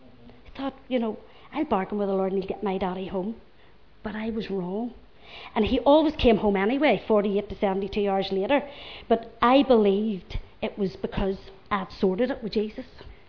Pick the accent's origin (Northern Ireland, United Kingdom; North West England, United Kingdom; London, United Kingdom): Northern Ireland, United Kingdom; Belfast; I was born in Belfast on the Crumlin Road. We lived with my granny until we got a wee house in Little Distillery Street.